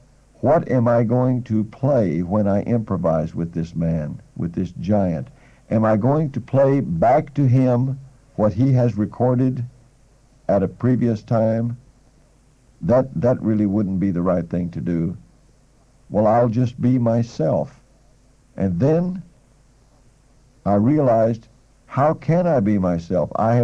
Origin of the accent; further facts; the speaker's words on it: Oklahoma, United States; When I was growing up in Oklahoma